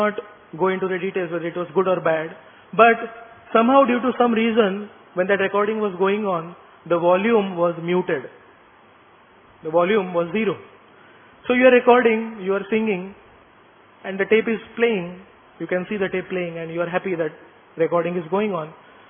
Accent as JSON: {"language": "English", "region": "Maharashtra", "country": "India", "first_language": "Marathi", "second_language": "English", "said": "In my native language, which is Marathi, there's a saying, Roz mare tala kon rade."}